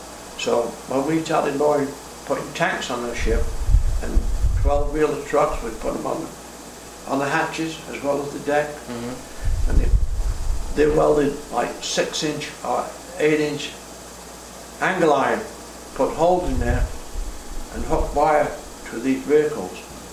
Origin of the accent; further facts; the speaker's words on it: Naples, Campania, Italy; now in Baltimore, United States; We came from Naples.